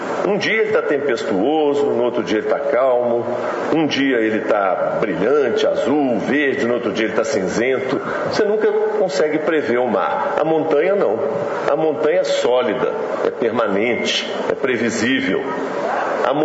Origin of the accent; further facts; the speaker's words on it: Minas Gerais, Brazil; Nós somos mineiros.